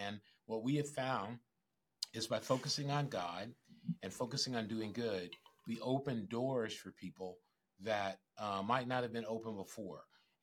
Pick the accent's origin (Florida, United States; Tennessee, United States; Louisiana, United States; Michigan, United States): Michigan, United States; Grand Rapids; now in San Francisco Bay Area, United States; Like, I come from Michigan, and I grew up in Grand Rapids, and that's much more of a religious town than where where I am now.